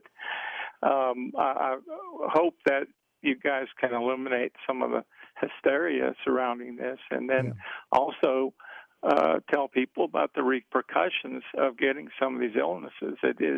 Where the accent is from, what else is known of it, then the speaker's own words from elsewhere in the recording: Minnesota, United States; And I had a question since I grew up in Minnesota, where they have massive mosquitoes.